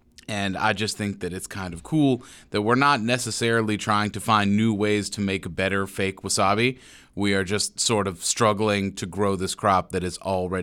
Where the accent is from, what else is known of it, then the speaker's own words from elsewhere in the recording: Pittsburgh, Pennsylvania, United States; I'm from Pittsburgh, just in case.